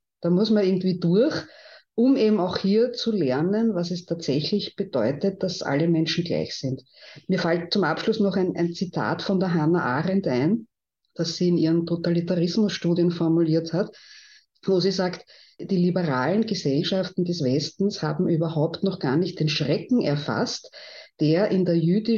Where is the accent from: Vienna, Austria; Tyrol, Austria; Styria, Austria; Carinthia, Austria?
Vienna, Austria; Ich bin in Ottakring aufgewachsen. Das war immer schon ein Ausländerbezirk.